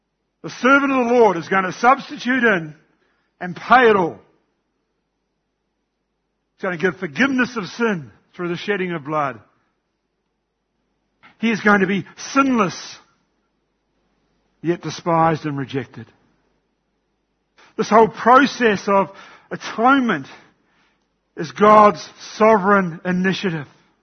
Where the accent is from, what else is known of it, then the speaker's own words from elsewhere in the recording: New Zealand; where I came from in New Zealand, it was a fruit bowl of New Zealand. That was my hometown.